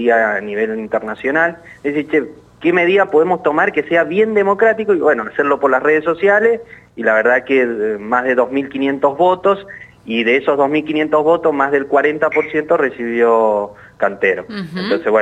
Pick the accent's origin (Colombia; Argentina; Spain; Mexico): Argentina; Mendoza; como mendocino